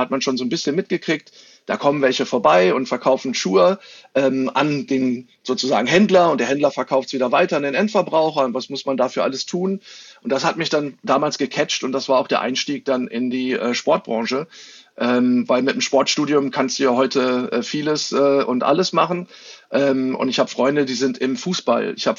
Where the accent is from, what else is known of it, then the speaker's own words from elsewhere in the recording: North Rhine-Westphalia, Germany; aber ich komme ja hier aus Nordrhein-Westfalen, da war ich jetzt nicht ganz so schlecht dabei.